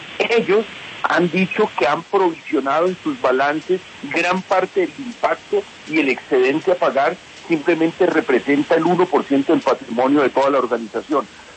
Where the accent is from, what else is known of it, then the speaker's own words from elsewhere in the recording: Colombia; Yo creo que el gran perdedor de todo esto somos los colombianos.